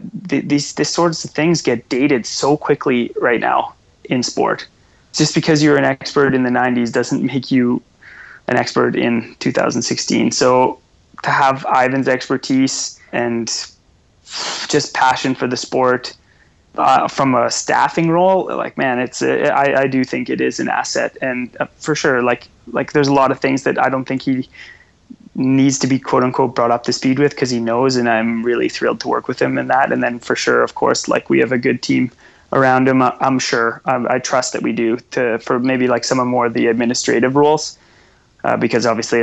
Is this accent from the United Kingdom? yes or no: no; Canada; the choices I've made to be a ski racer as a Canadian kid growing up.